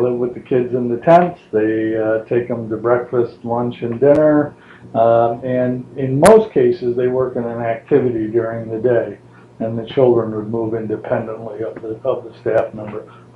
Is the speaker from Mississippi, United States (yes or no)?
no; Charlotte, Michigan, United States; born there; I was born in Charlotte, Michigan.